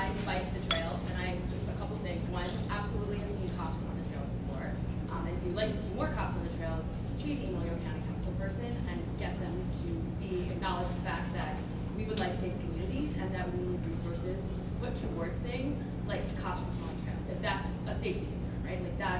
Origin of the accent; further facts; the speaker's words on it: Baltimore, Maryland, United States; I'm coming from Baltimore City